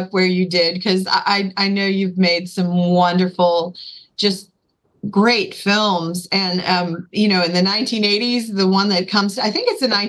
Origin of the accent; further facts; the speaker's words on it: Ohio, United States; also born or lived in Chicago; I'm from Ohio, and I love that snow, and I lived in Chicago, too